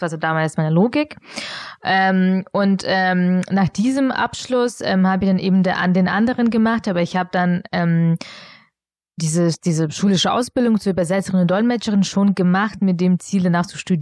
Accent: Augsburg, Bavaria, Germany; German is a second language; obwohl ich Deutsch erst erlernen musste, dann mit 11, 12 Jahren. Und bin dann nach München gezogen, also ich bin in Augsburg aufgewachsen, was ja circa 50 Kilometer entfernt liegt von München

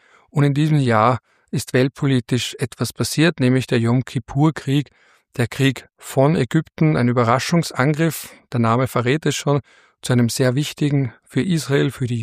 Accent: Vienna, Austria; Und umso schöner als Wiener ist es, dass diese beiden wichtigen Verträge aufgrund ihres Geburtsorts Wien im Namen haben.

